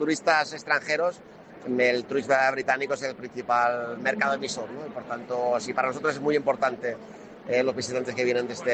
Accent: Balearic Islands, Spain; siendo evidentemente menorquín

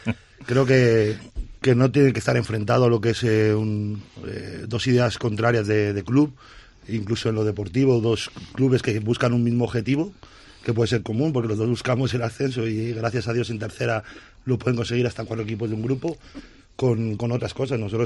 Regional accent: Salamanca, Castile and León, Spain; somos gente de Salamanca

